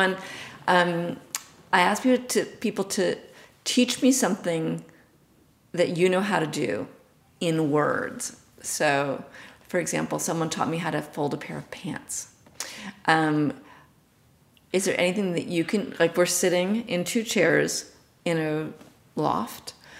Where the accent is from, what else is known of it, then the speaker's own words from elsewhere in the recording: New York City, New York, United States; but I'm born and bred in New York City.